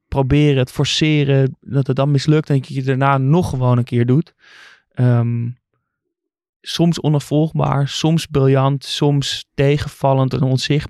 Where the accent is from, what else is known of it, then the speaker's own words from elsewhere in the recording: Amsterdam, North Holland, Netherlands; Dus natuurlijk gekleurd omdat ik uit Amsterdam kom.